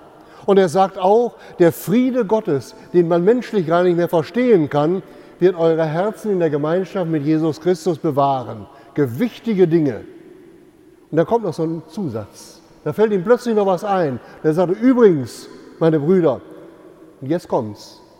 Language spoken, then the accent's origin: German; North Rhine-Westphalia, Germany; So ein richtiger Knüttelpott, wie man bei uns im Münsterland sagt.